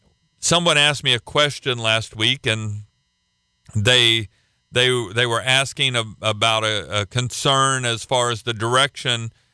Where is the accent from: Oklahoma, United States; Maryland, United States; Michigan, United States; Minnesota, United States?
Oklahoma, United States; You know, I come from Oklahoma, but if you took some of the things that we do in Oklahoma and you tried to do them in a mass city in the Northeast, they're going to look at you like you are the strangest person on the planet.